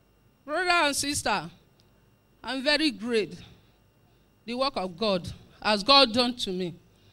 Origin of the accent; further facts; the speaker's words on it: Kedre, Rivers, Nigeria; I'm from Kedre town, Gokana.